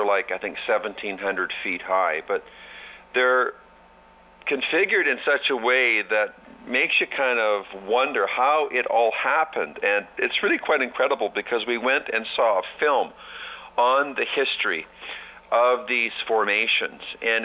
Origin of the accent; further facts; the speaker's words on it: Canada; I've never heard of it as a Canadian